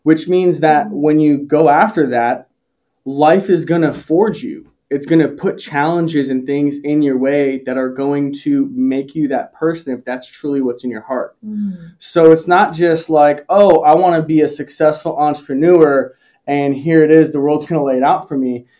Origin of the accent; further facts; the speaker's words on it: United States; I grew up first generation in the United States. So my dad ran away from Poland in 1987.